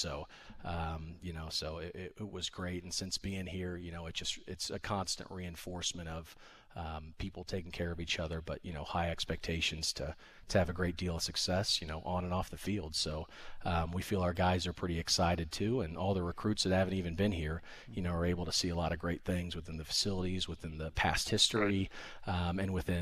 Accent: Kansas City, Missouri, United States; growing up in Kansas City, I was a big soccer guy

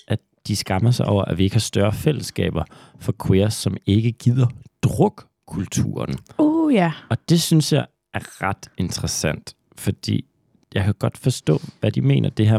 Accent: Aalborg, North Denmark Region, Denmark; til Aalborg, hvor jeg er fra, så er der meget færre tilbud.

